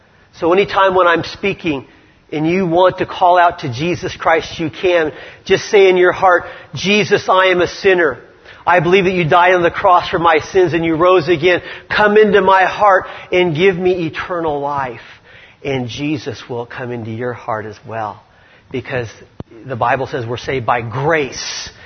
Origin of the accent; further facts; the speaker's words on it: Long Beach, California, United States; But I was born and raised right there on Los Arcos Street. And so it's good to be here at Long Beach Alliance.